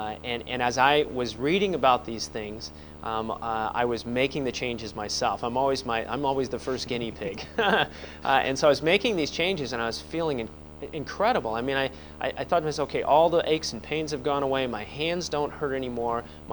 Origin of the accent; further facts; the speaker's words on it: Houston, Texas, United States; I was raised in Texas, in Houston, Texas, so the southern part of Texas